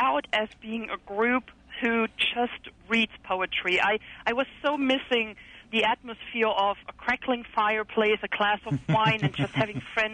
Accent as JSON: {"language": "English", "country": "Germany", "first_language": "German", "second_language": "English", "moved": "yes", "said": "Yeah, originally Germany."}